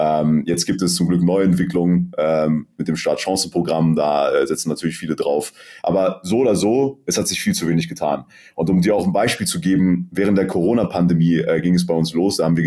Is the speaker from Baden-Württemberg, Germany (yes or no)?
yes; Mosbach, Baden-Württemberg, Germany; wir kommen aus Mosbach, das ist eine Kleinstadt in Baden-Württemberg